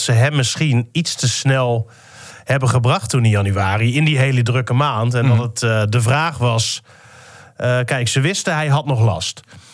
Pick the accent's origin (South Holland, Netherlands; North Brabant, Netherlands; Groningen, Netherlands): Groningen, Netherlands; We zijn Groningers, hè?